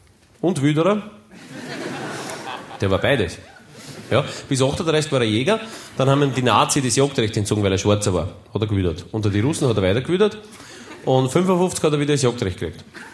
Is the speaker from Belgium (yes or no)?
no; Waldhausen, Upper Austria, Austria; born there; Geboren bin ich 1962 in Waldhausen. Waldhausen, das werden Sie nicht kennen, das ist 5 Kilometer weg von Dimbach. Das ist 15 Kilometer oberhalb von Grein.